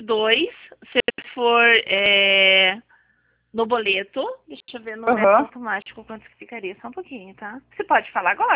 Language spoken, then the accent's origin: Portuguese; Curitiba, Paraná, Brazil; eu sou de Curitiba.